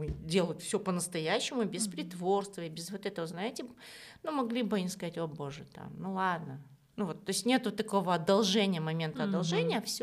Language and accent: Russian; Almaty, Kazakhstan; премьера у нас была в Алма-Ате, и там было немного проще, потому что все-таки мы в родном городе